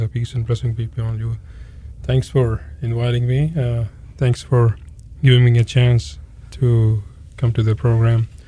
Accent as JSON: {"language": "English", "country": "Pakistan", "moved": "as an adult", "lives_now": "United States", "said": "Well, I'm from Pakistan. Came here as a student. Went to college here."}